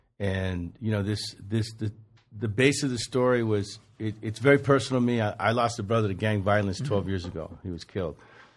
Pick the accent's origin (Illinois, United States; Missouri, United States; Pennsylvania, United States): Illinois, United States; Chicago; And Martinez's character is based on a homeboy of mine that I grew up in Chicago.